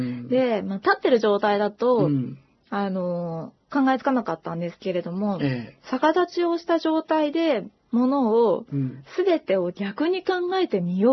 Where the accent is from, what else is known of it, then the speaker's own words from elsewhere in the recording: Hokkaido, Japan; 私の実家は北海道でして、あの、地平線がブワーッと広がっていて、